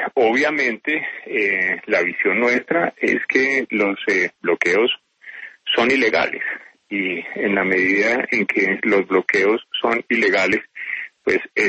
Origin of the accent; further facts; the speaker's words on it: Colombia; como colombiano